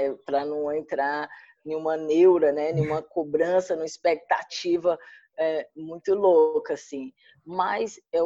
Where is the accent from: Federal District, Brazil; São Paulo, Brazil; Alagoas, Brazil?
Federal District, Brazil; Brasília; eu que também vim de Brasília, né, lá da Ceilândia